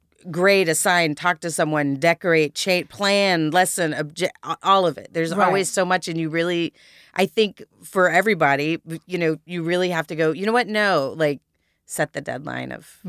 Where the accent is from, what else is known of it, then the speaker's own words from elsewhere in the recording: Texas, United States; Well, I'm from Texas.